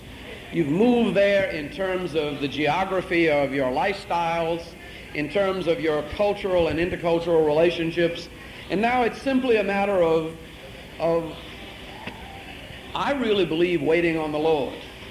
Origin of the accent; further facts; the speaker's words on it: New Orleans, Louisiana, United States; And I like that, because I grew up in New Orleans.